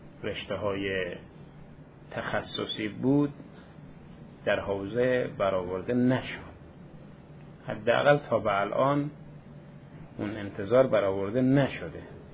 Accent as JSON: {"language": "Persian", "region": "Khorasan", "country": "Iran", "said": "حالا فعلا که ما خراسانیم"}